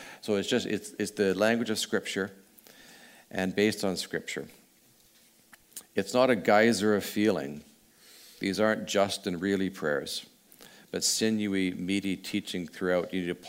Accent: Winnipeg, Manitoba, Canada; Where I grew up in Winnipeg, the nearest historical marker was for the discovery of natural gas in 1920.

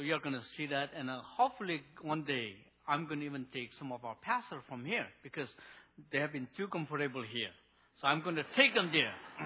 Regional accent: Manipur, India; Though we are from Nagaland, a Naga people, the people group called Naga, when the British colonized India, they divide into small states. And we fall into a state called Manipur, very close to Nagaland.

